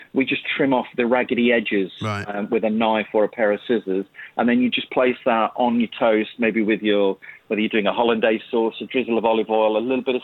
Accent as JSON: {"language": "English", "region": "Yorkshire and the Humber", "country": "United Kingdom", "tie": "born or raised there", "said": "Well, actually, I grew up, I'm a Yorkshire lad"}